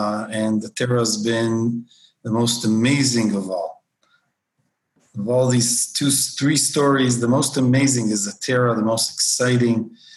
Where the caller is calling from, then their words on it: Tel Aviv, Tel Aviv District, Israel; I'm in Tel Aviv, and believe it or not, Tel Aviv is post-corona.